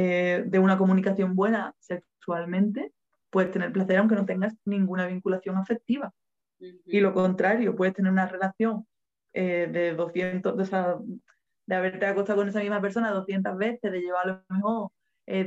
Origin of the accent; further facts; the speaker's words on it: San Fernando, Andalusia, Spain; Yo vivo en el sur de España, yo soy de San Fernando, un pueblo de la provincia de Cádiz, en Andalucía, al sur.